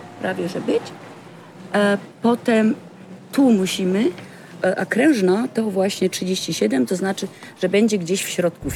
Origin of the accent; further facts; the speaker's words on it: Germany; I dlatego on jest Polakiem, a ja jestem Niemką.